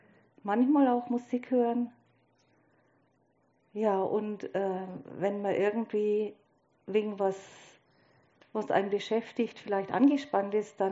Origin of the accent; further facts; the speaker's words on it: Litzendorf, Bavaria, Germany; now in Bamberg, Germany; Also, ich komme eigentlich aus Neisa, das ist ein Ortsteil von Litzendorf.